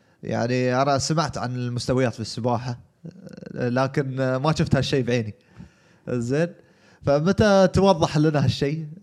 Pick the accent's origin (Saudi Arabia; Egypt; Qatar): Qatar; ان شاء الله اني امثل بلادي قطر في اكبر المحافل